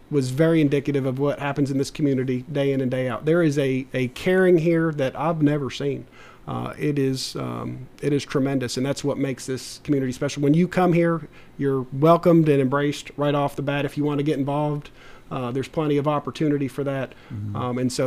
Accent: New Jersey, United States; also born or lived in Washington, D.C. / South Florida; I was born and raised in New Jersey. I've lived in Washington, D.C. I've lived in South Florida.

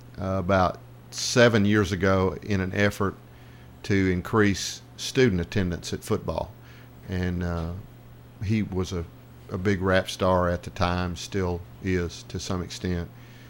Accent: Tullahoma, Tennessee, United States; And, you know, I said I wasn't going to admit this on the air, but I am from Tullahoma.

